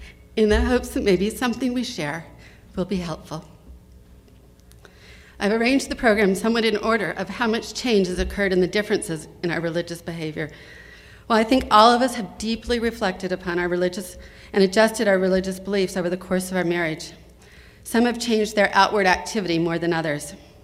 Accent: California, United States; Growing up in Southern California, I'd been obedient and done all of the right things.

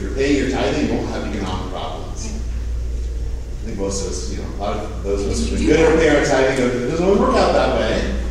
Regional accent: Maryland, United States; I grew up in Maryland, so I like to pretend that I have expertise on that question, that aspect.

